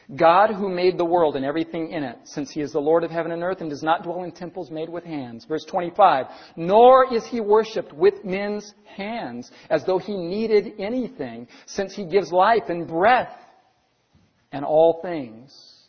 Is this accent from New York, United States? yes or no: no; Los Angeles, California, United States; also born or lived in Riverside; but I was born in Riverside, California. I grew up in Los Angeles.